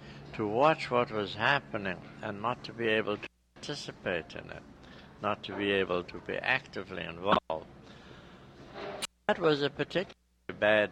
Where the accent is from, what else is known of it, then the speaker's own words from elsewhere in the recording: South Africa; And this was what I heard growing up in South Africa. 60 years later, I go back, and I still hear the sirens.